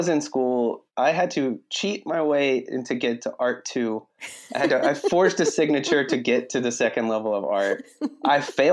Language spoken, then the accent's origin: English; Decatur, Georgia, United States; It's because it's where I'm from. And when I was growing up in Decatur, just being an artist it didn't seem like a realistic avenue as a profession.